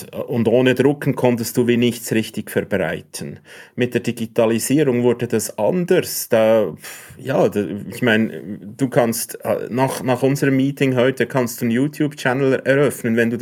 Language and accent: German; Switzerland; als Lehrling, wie man bei uns in der Schweiz sagt